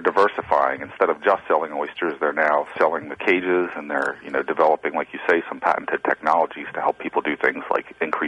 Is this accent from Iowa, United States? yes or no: no; Westminster, Maryland, United States; I grew up in Westminster, so